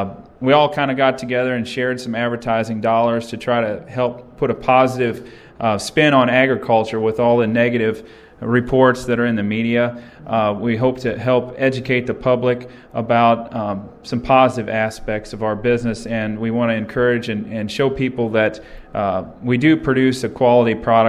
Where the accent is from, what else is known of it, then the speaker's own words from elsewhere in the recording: Marthasville, Missouri, United States; I'm from Marthasville, Missouri, and I'm from a diversified family farm where we raise Polled Hereford cattle, soybeans, corn, wheat, and alfalfa hay.